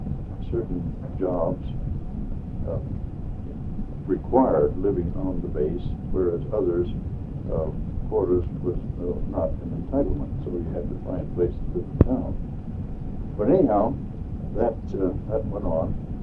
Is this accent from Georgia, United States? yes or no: no; Washington, District of Columbia, United States; born there; also born or lived in San Juan, Puerto Rico; I was born in Washington, D.C. My father was on duty at the time at the Naval Radio Station. About a year and a half later, we were in San Juan, Puerto Rico, and my sister was born there.